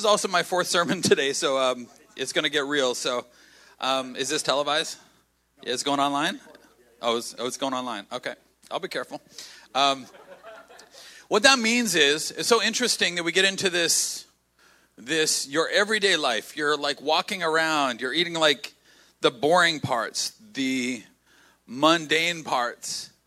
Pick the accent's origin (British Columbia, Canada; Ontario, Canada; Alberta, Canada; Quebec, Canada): Alberta, Canada; Calgary; because we're from the Calgary area